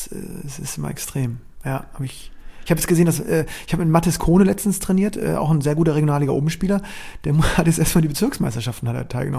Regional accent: Berlin, Germany; Kann ich als Berliner für den WDTV?

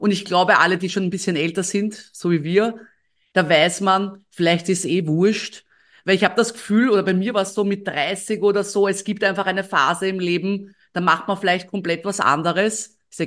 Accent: Austria; ich bin Österreicherin

